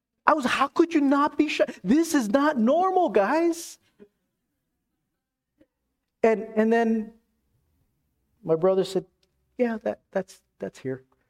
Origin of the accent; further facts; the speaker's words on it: Texas, United States; I came from Texas, which was, it has changed, but it's conservative, different, just a different culture.